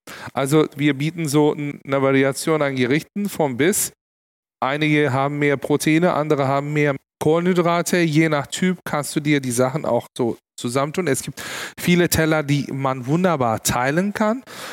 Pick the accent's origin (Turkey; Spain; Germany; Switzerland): Turkey; Istanbul; Und in Istanbul, wo ich aufgewachsen bin, es gibt so Arbeiterrestaurants.